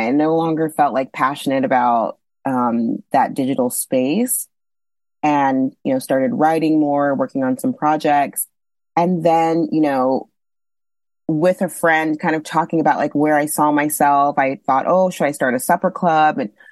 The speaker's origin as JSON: {"language": "English", "town": "Austin", "region": "Texas", "country": "United States", "tie": "born or raised there", "also_born_or_lived": "Nigeria", "said": "I was born in Nigeria. We moved to Austin, you know, just to tell you really quickly my, you know, story. Moved to Austin when I was about 5 years old, and grew up there in the suburbs of Austin."}